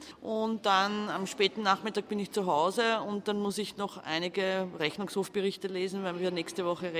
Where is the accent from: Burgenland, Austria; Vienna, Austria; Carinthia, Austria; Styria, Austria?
Vienna, Austria; Ich komme aus Simmering